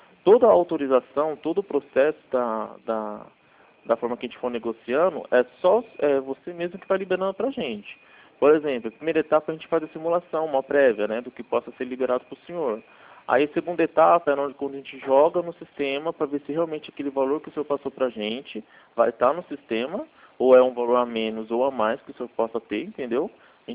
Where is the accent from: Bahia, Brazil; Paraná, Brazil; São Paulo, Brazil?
São Paulo, Brazil; Franco da Rocha; A gente é de São Paulo, eu sou daqui de Franco da Rocha.